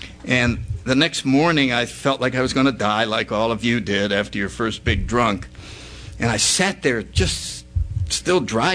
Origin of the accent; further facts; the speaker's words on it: New Haven, Connecticut, United States; But I'll say very briefly that I grew up in New Haven, Connecticut. I was born in 1931.